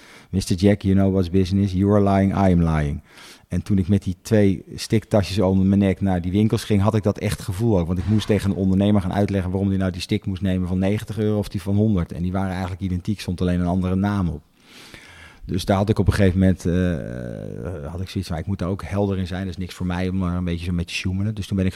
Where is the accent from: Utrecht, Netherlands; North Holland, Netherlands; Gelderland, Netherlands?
Utrecht, Netherlands; Bilthoven; ik ben opgegroeid in Bilthoven. En dat is een hockeydorp, zou ik het zo maar even zeggen.